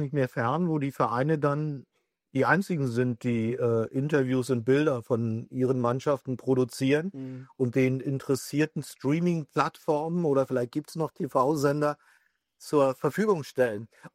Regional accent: Berlin, Germany; für mich als Berliner

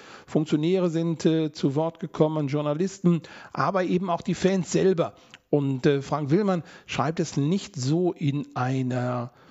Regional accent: West Germany, Germany; Also ich als Wessi

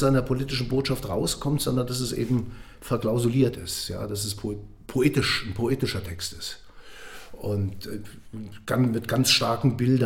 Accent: Eifel, Germany; ich bin in der Eifel groß geworden

